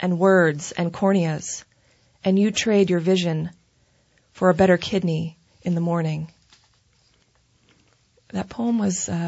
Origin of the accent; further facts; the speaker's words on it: Pittsburgh, Pennsylvania, United States; We're from Pittsburgh. I'm a Pittsburgher.